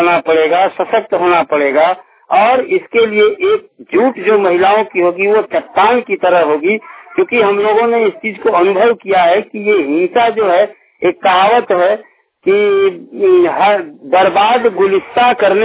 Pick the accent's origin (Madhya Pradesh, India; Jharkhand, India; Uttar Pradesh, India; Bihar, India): Jharkhand, India; Deoghar; मैं देवघर का रहने वाला हूं